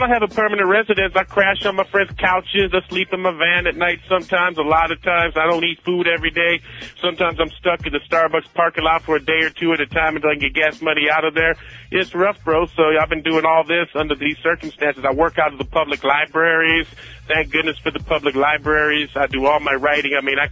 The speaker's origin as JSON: {"language": "English", "town": "Cleveland", "region": "Ohio", "country": "United States", "tie": "born or raised there", "also_born_or_lived": "New York City, United States", "said": "Well, yeah, I grew up in Cleveland. You know, it's cold as far, you know, it's very cold and very uncultural"}